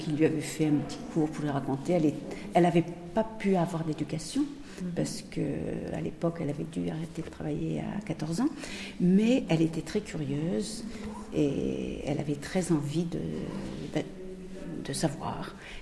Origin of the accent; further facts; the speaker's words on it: Nieul, Nouvelle-Aquitaine, France; born there; also born or lived in United States / Canada / Morocco / Tunisia; now in Saintes, France; Moi, je suis née à Nieul et je suis revenue à Saintes en 2004. J'ai vécu aux États-Unis, j'ai vécu au Canada, au Maroc, en Tunisie, en Israël.